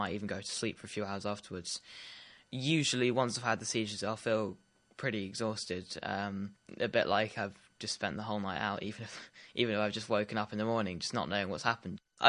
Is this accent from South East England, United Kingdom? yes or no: yes; Brockenhurst, South East England, United Kingdom; I'm 14 years old. I go to school at Priestlands. I'm from Brockenhurst and I'm running in Branksome near Poole.